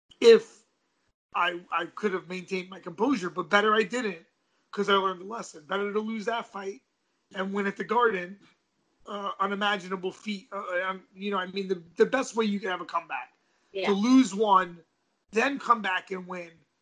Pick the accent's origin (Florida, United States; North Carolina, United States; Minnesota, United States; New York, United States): New York, United States; Brooklyn; I'm from Brooklyn and I fought in New York.